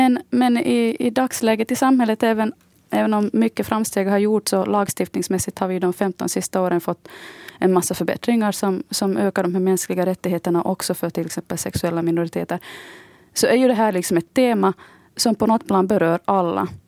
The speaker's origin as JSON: {"language": "Swedish", "town": "Larsmo", "region": "Ostrobothnia", "country": "Finland", "tie": "born or raised there", "said": "under min uppväxt i Larsmo så var ju det en icke-fråga. Min sexualitet hade inte någon relevans. Men å andra sidan så tillhörde jag en annan slags minoritet. Jag var så att säga den enda på min klass som inte var lästadian."}